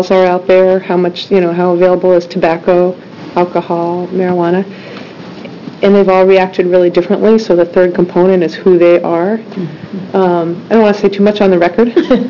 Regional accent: Klamath Falls, Oregon, United States; I'm from Klamath Falls, and we discovered the Oregon Garden for the first year 9 years ago when we were here, and Silver Falls and downtown Silverton.

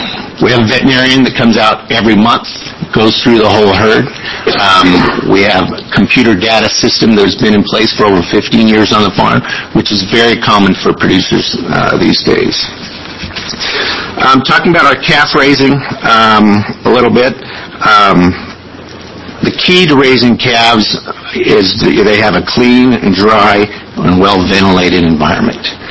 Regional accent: Gervais, Oregon, United States; I'm from Jervis, Oregon, which is just about a half hour south of here. I'm a fourth-generation dairy farmer.

